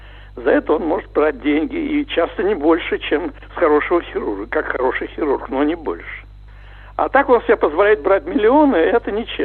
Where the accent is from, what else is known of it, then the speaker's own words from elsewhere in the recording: Moscow Oblast, Russia; moved away as an adult; also born or lived in Saint Petersburg; я родился в Москве, жил в Санкт-Петербург, я уехал тоже по нужде, меня не брали в институты в Москве.